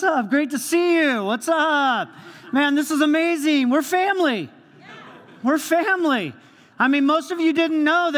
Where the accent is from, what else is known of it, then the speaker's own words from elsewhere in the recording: Long Beach, California, United States; So I'm from Southern California, grew up on the beach in Long Beach, and I was there, grew up there